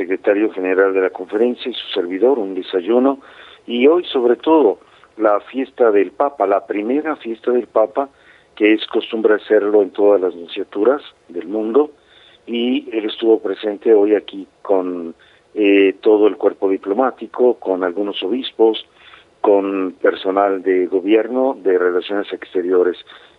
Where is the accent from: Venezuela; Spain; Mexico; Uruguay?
Mexico; como pastor, como mexicano.